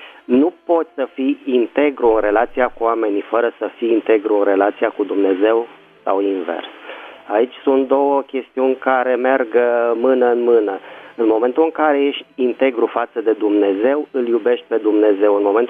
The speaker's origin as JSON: {"language": "Romanian", "region": "Bucharest", "country": "Romania", "said": "din București."}